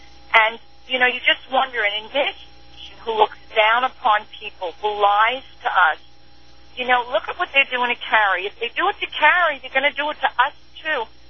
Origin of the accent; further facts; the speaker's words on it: New York, United States; I'm from New York. I'm relocated here. I'm a homestead. I'm a clinical social worker.